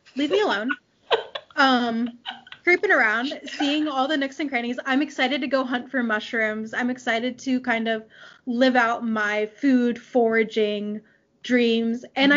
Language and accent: English; United States; I, as an American, I've only lived in America my whole life.